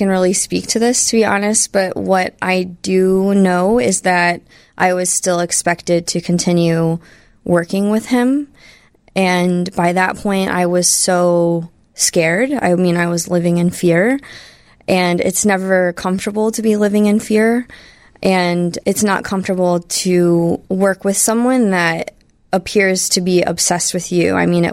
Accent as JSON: {"language": "English", "region": "Illinois", "country": "United States", "tie": "born or raised there", "lives_now": "Chicago, United States", "said": "I grew up in Central Illinois, so I didn't even really know what the Chicago Machine was"}